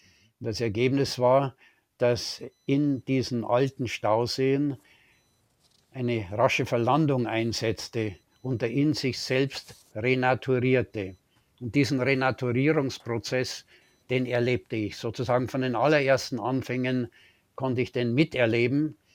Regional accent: Aigen am Inn, Bavaria, Germany; Das war ein kleines Haus am Ortsrand damals, in diesem damals auch noch recht kleinen Dorf Aigen am Inn, das dann viel später eingemeindet wurde in die Gemeinde Bad Füssing. Und wenn man am Kriegsende geboren wird

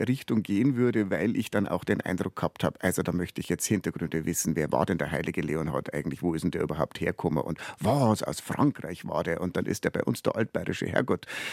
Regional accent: Siegertsbrunn, Bavaria, Germany; Ich bin aufgewachsen in Siegertsbrunn, in einem Wallfahrtsort mit einer Wallfahrtskirche. Ich war dort Ministrant.

